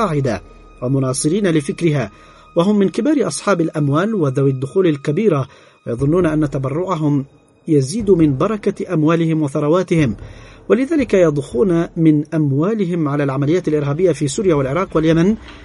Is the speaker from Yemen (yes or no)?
yes; Yemen